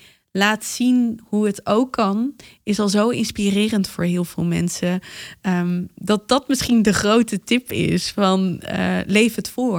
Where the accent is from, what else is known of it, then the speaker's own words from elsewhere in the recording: Amsterdam, North Holland, Netherlands; Ik had het als Amsterdammer niet beter kunnen verwoorden.